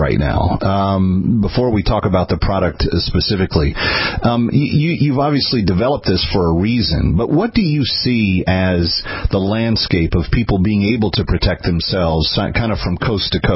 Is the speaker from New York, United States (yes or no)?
no; Texas, United States; When I grew up in Texas, I grew up around guns.